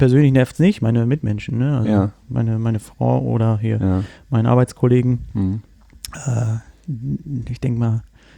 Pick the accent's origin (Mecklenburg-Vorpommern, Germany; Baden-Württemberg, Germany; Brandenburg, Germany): Mecklenburg-Vorpommern, Germany; Rostock; born there; weil ich komme gebürtig aus Rostock